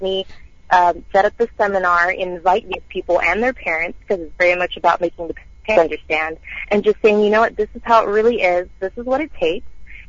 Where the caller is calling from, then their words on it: San Jose, California, United States; I'm calling from San Jose, California.